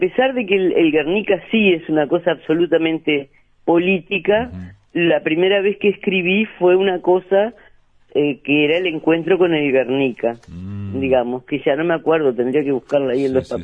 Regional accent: Canelones, Uruguay; pues yo soy de Canelones, pero mi mamá era de Colonia

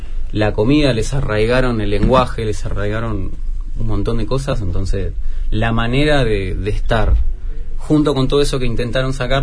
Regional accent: Gutiérrez, Buenos Aires Province, Argentina; Yo soy de Gutiérrez, un pueblito que queda entre Capital Federal y La Plata.

